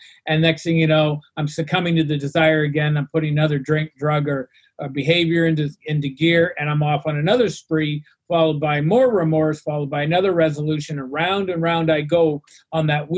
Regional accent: Burlington, Ontario, Canada; also born or lived in Toronto; I moved from Toronto back to Burlington, my hometown

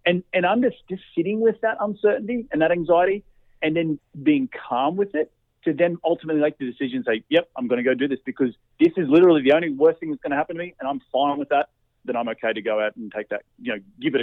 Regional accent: Australia; moved away as an adult; in my case, I moved from Australia, I quit my job. I chased a girl over here, which is now my wife.

